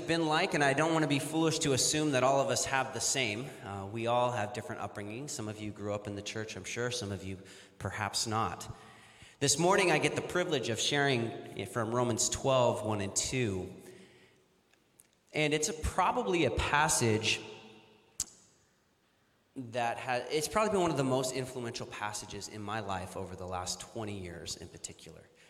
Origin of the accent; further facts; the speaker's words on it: Newbury Park, California, United States; I've been in the county for almost my whole life. I grew up in Newbury Park.